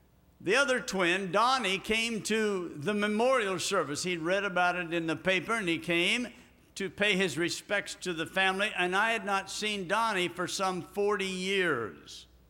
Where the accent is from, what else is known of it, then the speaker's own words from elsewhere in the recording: Montpelier, Indiana, United States; also born or lived in Florida; Now, we're from Indiana, and so they wanted to have a memorial service for my family back home.